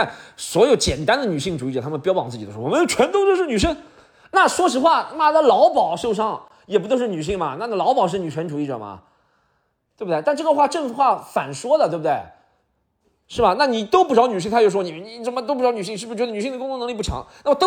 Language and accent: Chinese; Shanghai, China; 以前我们作为上海人还有一个问题会有地域，